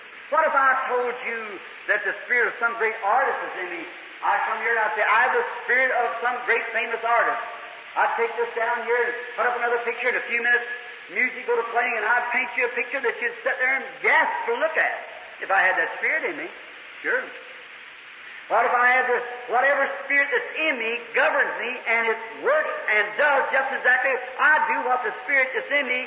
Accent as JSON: {"language": "English", "country": "United States", "said": "I'm an American. I love my country."}